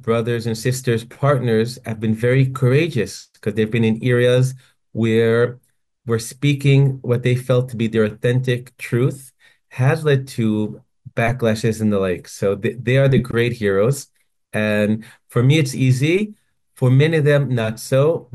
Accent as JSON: {"language": "English", "country": "Israel", "said": "the fact that we are both from Israel"}